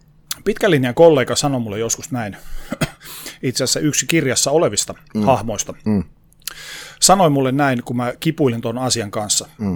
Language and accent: Finnish; Oulu, North Ostrobothnia, Finland; joka oli Oulussa, mistä olin siis tosiaan kotoisin